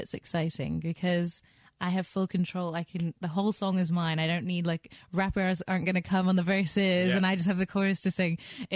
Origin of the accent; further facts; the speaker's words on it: Scotland, United Kingdom; And then I grew up in Scotland, so yeah.